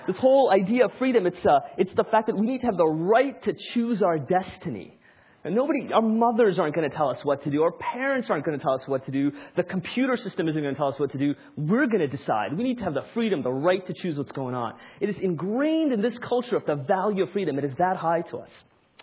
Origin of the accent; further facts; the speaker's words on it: India; now in United States; I actually was born and raised in India. You could tell that I'm Indian